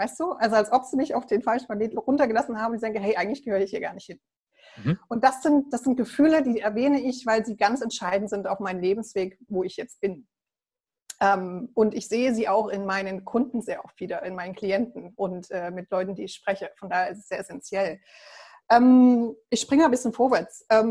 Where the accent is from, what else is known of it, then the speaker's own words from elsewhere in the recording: Thuringia, Germany; Ich bin auf dem Dorf aufgewachsen, ja, im ländlichen Thüringen.